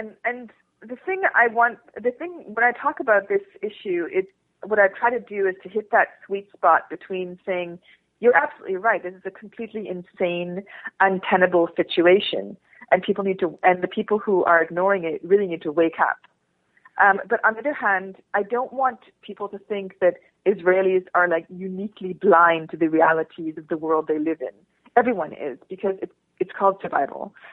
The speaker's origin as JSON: {"language": "English", "country": "Canada", "said": "And I say that as a Canadian."}